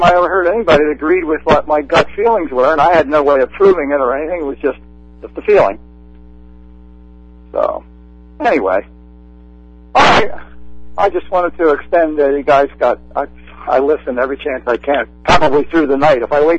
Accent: Philadelphia, Pennsylvania, United States; I grew up in Philadelphia in the middle of the Jews

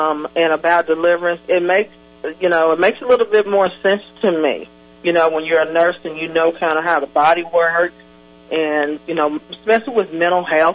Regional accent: Okmulgee, Oklahoma, United States; now in Oklahoma City, United States; and I'm from Okmulgee, and I moved to Oklahoma City like 10 years ago

